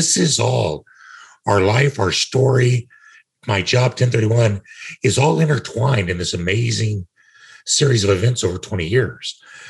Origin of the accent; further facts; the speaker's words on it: Kansas, United States; Now, mind you, I'm from Kansas and my wife is from Minnesota and we were living in Denver.